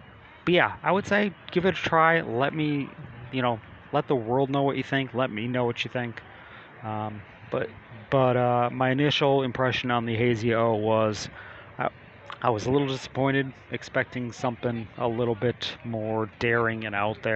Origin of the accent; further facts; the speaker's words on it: Chicago, Illinois, United States; now in Texas, United States; because I'm from Chicago and they were there, and I'm in Texas now and they're down here.